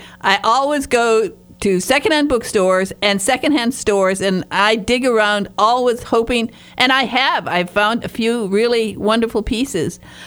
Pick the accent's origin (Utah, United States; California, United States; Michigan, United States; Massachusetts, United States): Michigan, United States; And I'm Michigan. I'm a Michigander.